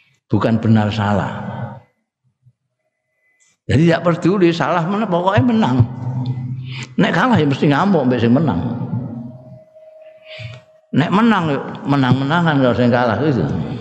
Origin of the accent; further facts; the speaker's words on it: Java, Indonesia; aku ini orang Jawa sih san.